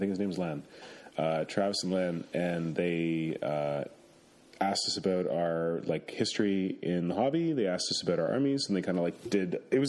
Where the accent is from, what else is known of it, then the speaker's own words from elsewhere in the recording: Canada; I was like, really? I'm from Canada. I'm not ordering poutine in Texas.